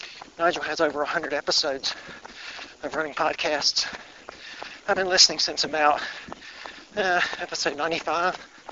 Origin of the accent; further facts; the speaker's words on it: Rose Hill, North Carolina, United States; also born or lived in Kentucky; I was born in September 1963, a little place called Rose Hill, North Carolina. Rose Hill's in Duplin County, 40 miles or so northwest of Wilmington. I grew up going to the beach a lot.